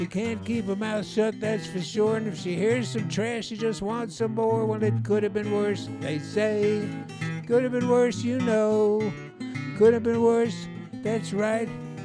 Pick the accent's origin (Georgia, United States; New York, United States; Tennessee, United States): New York, United States; 13, 14, 15, growing up in New York.